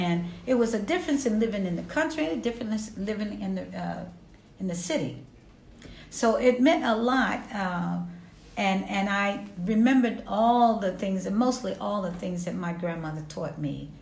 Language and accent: English; Washington, District of Columbia, United States; also born or lived in Victoria, Virginia; Yes. I was born in Victoria, Virginia, but actually raised in Washington, D.C.